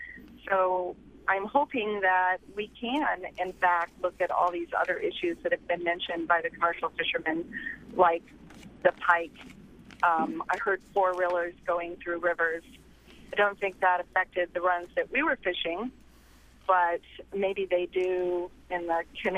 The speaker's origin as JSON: {"language": "English", "town": "Big Lake", "region": "Alaska", "country": "United States", "said": "I'm from the Big Lake area"}